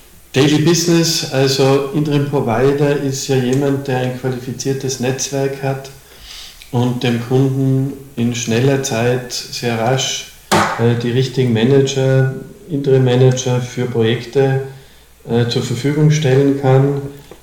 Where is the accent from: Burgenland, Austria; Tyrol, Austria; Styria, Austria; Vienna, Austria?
Tyrol, Austria; nicht nur aus Salzburg, sondern ich komme aus Tirol